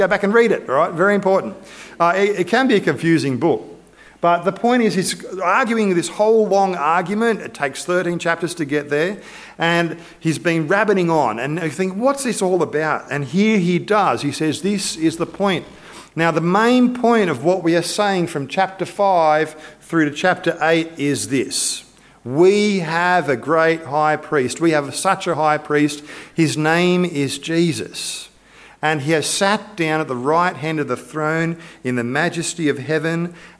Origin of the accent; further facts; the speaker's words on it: Australia; Yes, we're Australian.